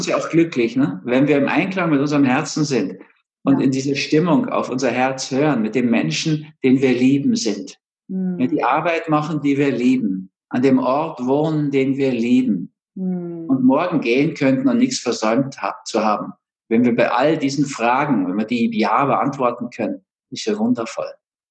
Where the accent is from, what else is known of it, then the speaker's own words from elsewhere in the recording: Berlin, Germany; born there; in den schönsten Teil von Berlin, dieses kleine Venedig da, Demritsee und so, Köpenick, wo ich geboren bin.